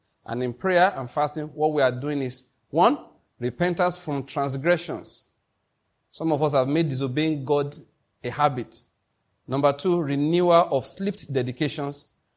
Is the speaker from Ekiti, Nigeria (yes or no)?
no; Enugu, Enugu State, Nigeria; He called me a Lagos pastor. Number one, I came from Enugu.